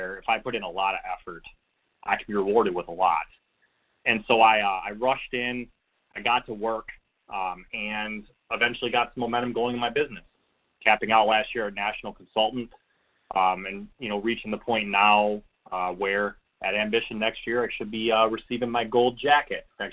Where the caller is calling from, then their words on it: Brighton, Michigan, United States; I come to you from Brighton, Michigan, where it is currently freezing